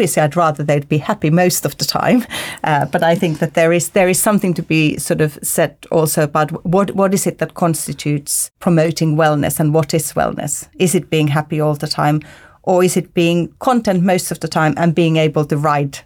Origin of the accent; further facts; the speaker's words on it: Finland; I'm from Finland, and Finland regularly tops the world happiness polls